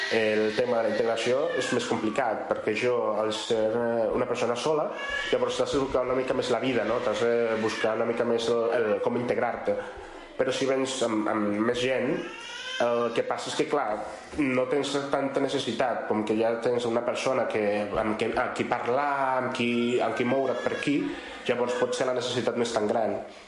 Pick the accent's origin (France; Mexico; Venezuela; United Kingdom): Venezuela; moved away as an adult; now in Spain; sóc veneçolà, tinc 26 anys i sóc migrant.